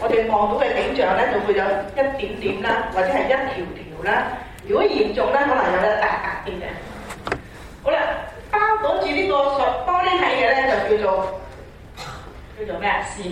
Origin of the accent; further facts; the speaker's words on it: China; 紅膜，我哋中國人嘅紅膜咧係大約係咩色啊？